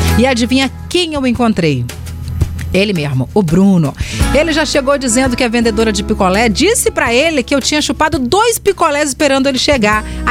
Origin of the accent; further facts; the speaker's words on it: Minas Gerais, Brazil; Deve ser por causa do meu sotaque, né, Cleide? Respondi que eu era de Minas, né?